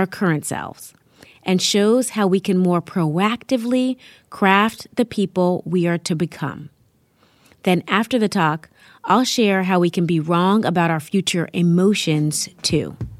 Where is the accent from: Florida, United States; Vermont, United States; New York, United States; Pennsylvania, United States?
New York, United States; New York City; I live in my hometown, New York City.